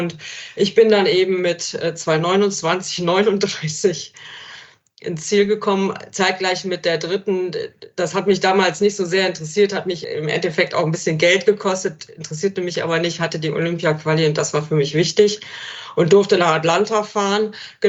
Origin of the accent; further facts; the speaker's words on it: Mönchengladbach, North Rhine-Westphalia, Germany; Ich komme ja aus Mönchengladbach und da konnte ich dann immer noch mitlaufen.